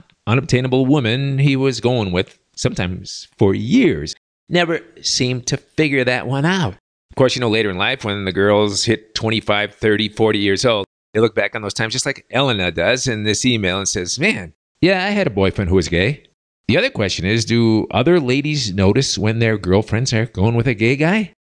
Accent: Chicago, Illinois, United States; I'm from Chicago, you know. We can dish it out, but we can take it.

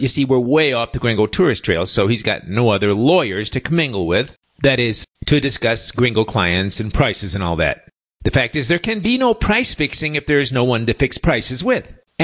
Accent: Chicago, Illinois, United States; I'm from Chicago, so I like to keep that word ain't alive.

